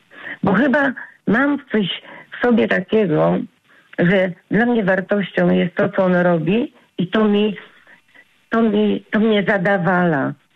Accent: Choszczno, West Pomeranian Voivodeship, Poland; bo my jesteśmy, w ogóle pochodzimy z Choszczyna

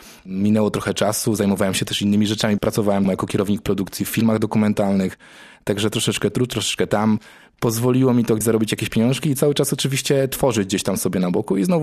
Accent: Opoczno, Łódź Voivodeship, Poland; Ja w ogóle, tak jak wspomniałem, pochodzę z Opoczna. Tam u nas mocno kultywowana jest ta tradycja muzyki ludowej opoczyńskiej.

